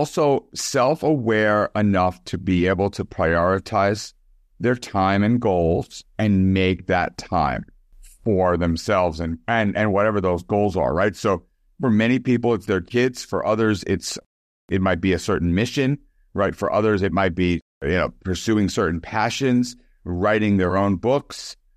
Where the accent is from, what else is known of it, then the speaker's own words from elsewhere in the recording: Brooklyn, New York, United States; Yeah, well, I was a city boy. I grew up in Brooklyn.